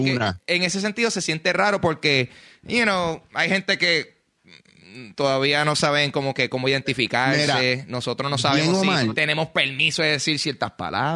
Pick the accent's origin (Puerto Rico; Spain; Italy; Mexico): Puerto Rico; siendo número uno latino y siendo puertorriqueño